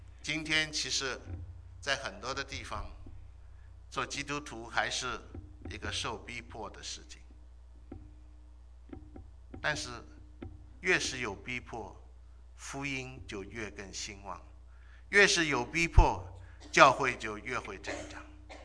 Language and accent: Chinese; China; 好人并不是说我们中国人讲的老好人啊